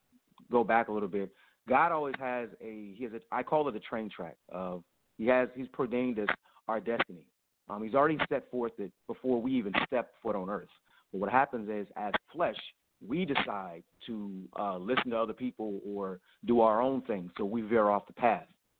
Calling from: Tampa, Florida, United States; Well, right now, currently I'm in Tampa, Florida, visiting a best friend of mine just for the weekend, and I go back to Miami later on tonight.

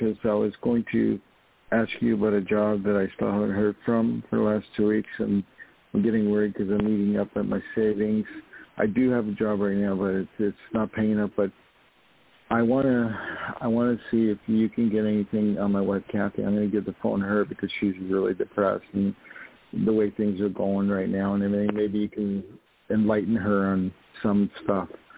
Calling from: New York, United States; Hey, this is … I'm calling from New York.

